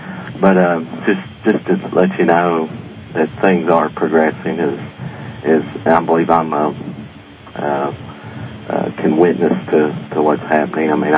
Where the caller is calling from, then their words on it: Kentucky, United States; I'm calling from Kentucky